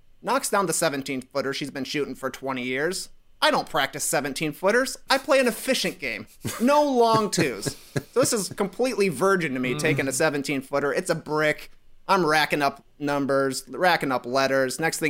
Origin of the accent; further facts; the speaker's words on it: Midwest, United States; you can tell I grew up in the Midwest. We had something called a farmer's chance or a game called horse.